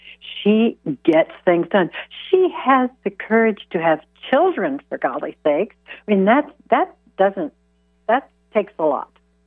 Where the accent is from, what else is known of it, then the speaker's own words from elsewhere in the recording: Midwest, United States; Because that's how I was raised. I was raised in the Midwest. I'm really old. So I was raised, you know, in the 50s.